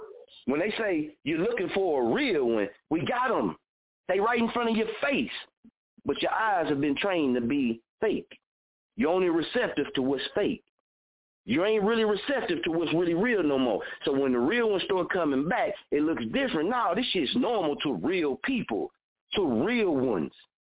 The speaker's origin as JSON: {"language": "English", "town": "Muskogee", "region": "Oklahoma", "country": "United States", "said": "Wherever you from where you from. I'm from Muskogee, Oklahoma."}